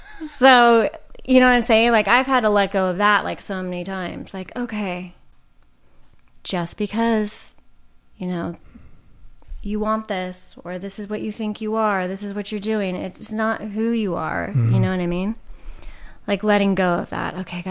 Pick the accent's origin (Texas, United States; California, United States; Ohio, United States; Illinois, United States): California, United States; I grew up in Orange County, so there's like a whole culture there, like identical homes, ding ding ding.